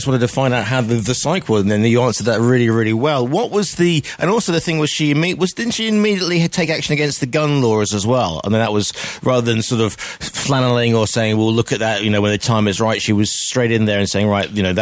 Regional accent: United Kingdom; we as a British person

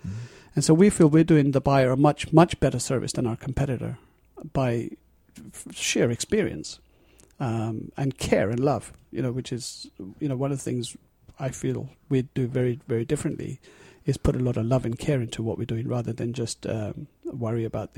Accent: London, United Kingdom; And so I was curious, and I came from London.

